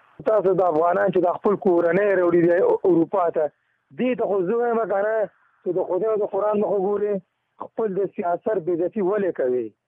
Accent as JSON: {"language": "Pashto", "town": "Behsud", "region": "Nangarhar", "country": "Afghanistan", "lives_now": "Turkey", "said": "او زه خپل د افغانستان د ننګرهار یم، ولسوالۍ مې بېسود،"}